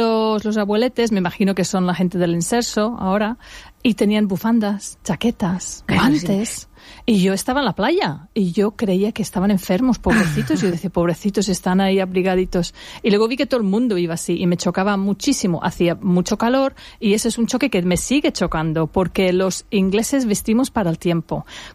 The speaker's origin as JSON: {"language": "Spanish", "town": "Alfaz del Pi", "region": "Valencian Community", "country": "Spain", "tie": "born or raised there", "said": "yo me crié en Alfaz del Pi, había mucho menos extranjeros, éramos 3 chicas inglesas en aquel entonces"}